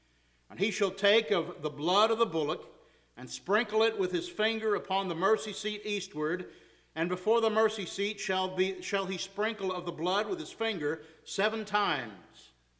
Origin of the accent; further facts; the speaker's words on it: Texas, United States; I, as a Texan, can say the word Alamo.